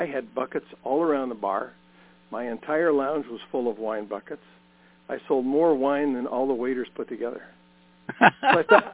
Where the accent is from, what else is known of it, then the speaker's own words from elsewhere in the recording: St. Louis, Missouri, United States; But I was born and raised in the St. Louis area, went to high school, played sports